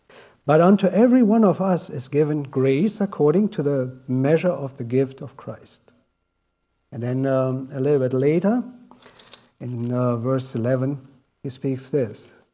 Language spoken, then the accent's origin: English; Russia; also born or lived in Germany; I grew up back in Russia and was never part of a church there, but my parents were.